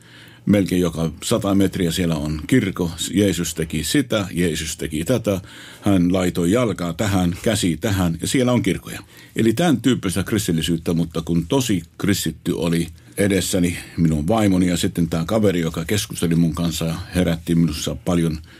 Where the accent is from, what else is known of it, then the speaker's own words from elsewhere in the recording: Abu Ghosh, Jerusalem District, Israel; Toki minä olen Israelista, minä olen Israelin kansalainen, sen lisäksi Suomen kansalainen tietenkin. Synnyin Jerusalemissa, mutta kotoisin on semmoista kylästä kuin Abu Ghosh.